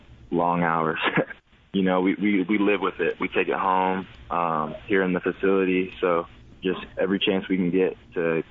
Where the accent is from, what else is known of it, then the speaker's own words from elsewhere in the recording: Austin, Texas, United States; Yeah, it was a great atmosphere growing up in Austin, Texas, at Stephen F. Austin.